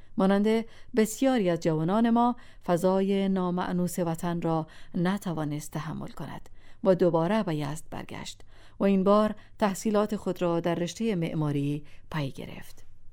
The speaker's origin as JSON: {"language": "Persian", "country": "Afghanistan", "said": "وقتی شنیده بود که من از افغانستان آمدم"}